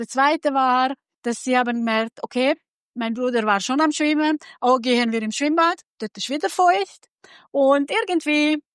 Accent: Hungary; German is a second language; ich bin eine Ungarin.

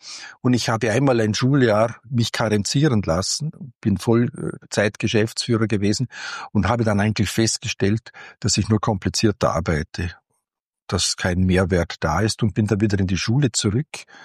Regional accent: Götzis, Vorarlberg, Austria; das auch in meiner Heimatgemeinde so etwas stattfindet und haben dann eine eigene Volkshochschule gegründet. Die war im Jahre 1990 in Götz

